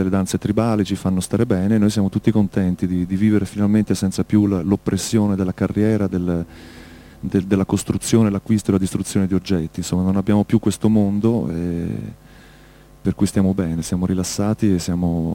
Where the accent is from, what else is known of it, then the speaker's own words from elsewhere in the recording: Luxembourg; essere cresciuti all'estero, insomma lui in Francia da spagnolo, io in Lussemburgo da italiano.